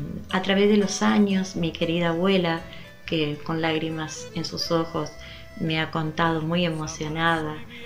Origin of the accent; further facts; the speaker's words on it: María Juana, Santa Fe, Argentina; also born or lived in Rafaela; Nací en Rafaela, en la denominada Perla del Oeste. Luego, por cuestiones familiares, me he alojado en María Juana, un pueblito muy pequeño de la provincia de Santa Fe.